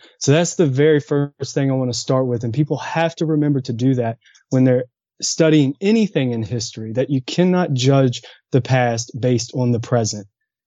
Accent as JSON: {"language": "English", "town": "Williamsburg", "region": "Virginia", "country": "United States", "tie": "born there", "said": "Actually, I was born in Williamsburg, Virginia, near the Jamestown settlement."}